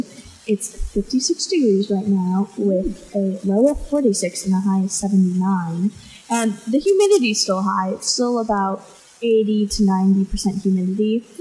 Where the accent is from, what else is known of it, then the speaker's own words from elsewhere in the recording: Ohio, United States; I'm from Ohio, and where I live, like, fall is, like, massive, like, because we live, like, out in the woods and the mountains and just stuff like that.